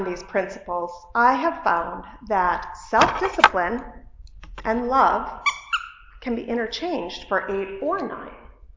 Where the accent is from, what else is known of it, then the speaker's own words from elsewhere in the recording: Scandia, Minnesota, United States; So I grew up in Scandia, Minnesota on 10 acres in the country.